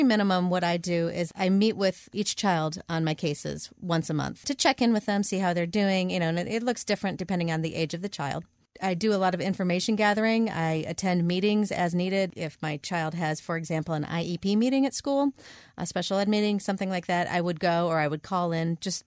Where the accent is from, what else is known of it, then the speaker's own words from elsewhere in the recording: Michigan, United States; now in Philadelphia, United States; No. I am from Michigan originally. So I got my bachelor's and master's degree at the University of Michigan.